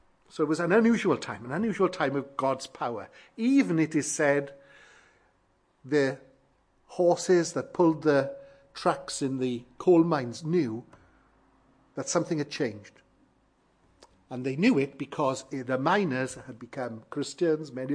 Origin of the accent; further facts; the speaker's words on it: Wales, United Kingdom; I was brought up in South Wales and in the area where in 1904 the Welsh Revival began, an area called Lycha in South Wales.